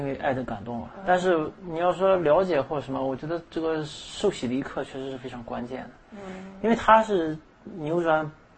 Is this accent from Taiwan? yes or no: no; China; 其实我觉得作为中国人来说，并没有说是很排斥这个东西